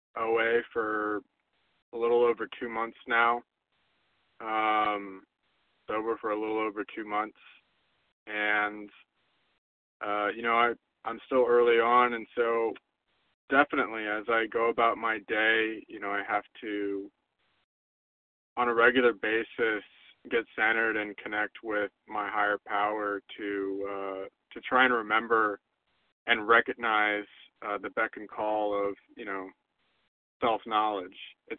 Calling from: Maryland, United States; All right … from Maryland.

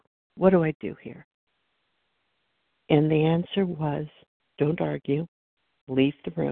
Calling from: Oregon, United States

